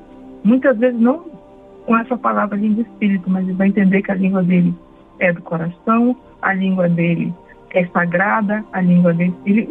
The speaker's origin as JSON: {"language": "Portuguese", "town": "Santo Antônio do Içá", "region": "Amazonas", "country": "Brazil", "said": "Eu sou do povo Cocama. … Sou do Alto Solimões, no Amazonas, de Santo Antônio do Içá. Sou professora da Universidade de Brasília."}